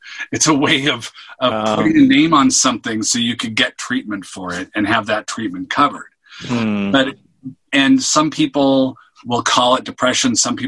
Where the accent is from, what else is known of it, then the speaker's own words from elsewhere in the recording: Seattle, Washington, United States; And because I'm from Seattle, there's a lot of flannel shirts